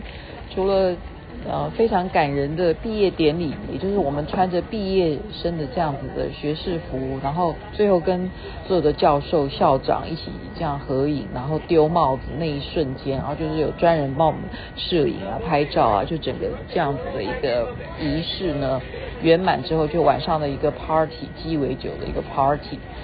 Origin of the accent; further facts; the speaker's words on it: Taiwan; 我们就说我们来自哪里，台湾，就这样子